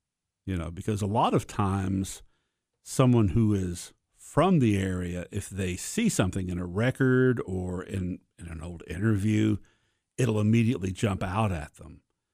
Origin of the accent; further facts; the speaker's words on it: Sparta, Tennessee, United States; I'm from this area originally. I was born in Sparta, and I got my undergrad at Tech.